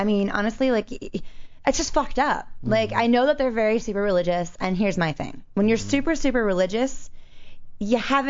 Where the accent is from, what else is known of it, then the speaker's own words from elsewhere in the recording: East Coast, United States; And I'm from the East Coast, so I grew up with it.